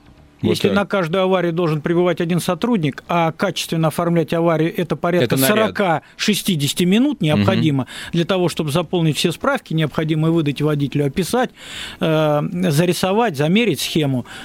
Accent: Moscow, Russia; вот я родился и вырос в Измайлово.

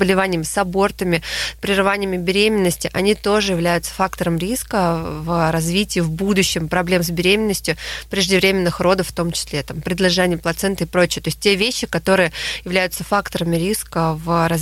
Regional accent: Tomsk, Tomsk Oblast, Russia; Томск, кстати, мой родной город, и я тоже закончила СИБГМУ.

